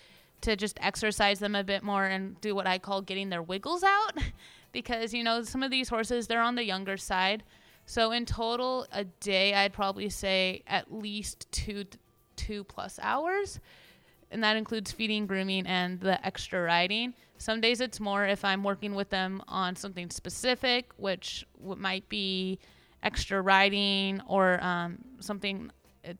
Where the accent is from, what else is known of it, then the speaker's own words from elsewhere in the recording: San Jose, California, United States; I'm from San Jose, California, and I'm this year's head female counselor.